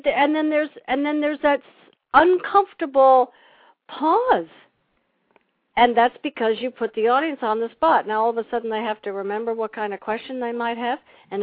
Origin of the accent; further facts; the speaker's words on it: New York, United States; I grew up in Long Island, and his children, Terry and... Oh, I knew all of his children. We used to swim together out in Sands Point, where they all had a house.